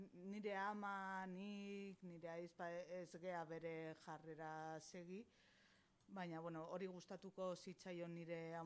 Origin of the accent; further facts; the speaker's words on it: San Sebastián, Basque Country, Spain; bai, egiatarra naiz, eta, bueno, oso arrunago, nik egian jaio nintzen